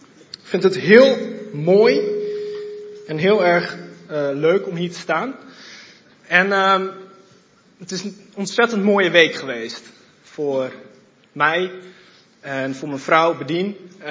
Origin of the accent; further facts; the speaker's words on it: Netherlands; daar zijn wij Nederlanders goed